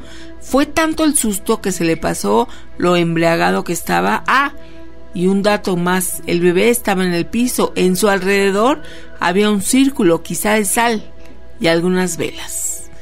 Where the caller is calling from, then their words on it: Salta, Argentina; De Salta Capital, tengo una historia que contar.